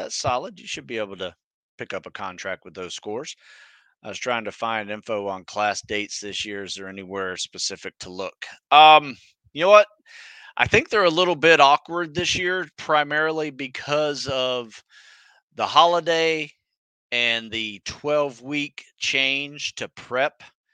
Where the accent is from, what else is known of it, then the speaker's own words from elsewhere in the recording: Florida, United States; And I grew up in Florida, so swimming was kind of like what everybody did